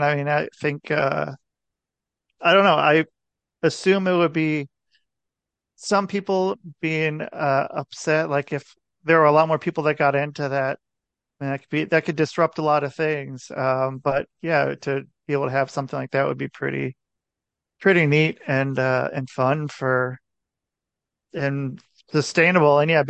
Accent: Portland, Oregon, United States; I grew up in Portland, Oregon, and like 9, 10 months out of the year it's raining

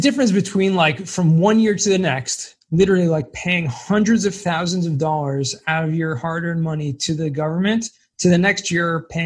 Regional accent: California, United States; I'm originally from Los Angeles County.

